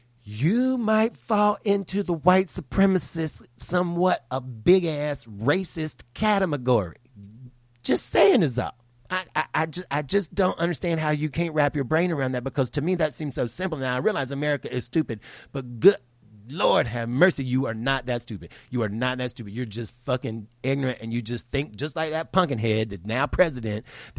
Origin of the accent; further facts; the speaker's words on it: the South, United States; now in Los Angeles, United States; I grew up in the South and people are racist there, I will say. But you know what? I live in Los Angeles now and people are racist here too.